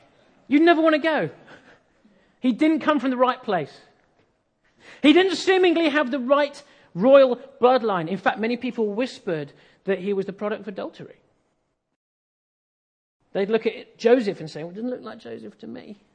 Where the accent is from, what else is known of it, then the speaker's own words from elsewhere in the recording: East of England, United Kingdom; I come from East Anglia, right? It's the same. You'd never want to go back.